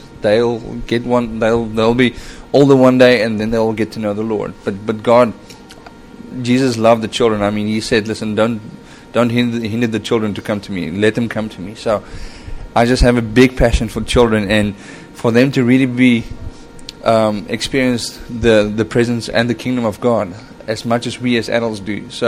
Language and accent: English; Cape Town, Western Cape, South Africa; That's my lovely wife, Liesel, there, and we're from Cape Town.